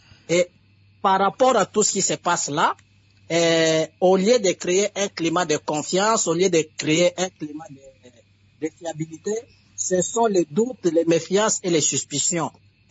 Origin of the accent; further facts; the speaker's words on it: DR Congo; chez nous, en République démocratique du Congo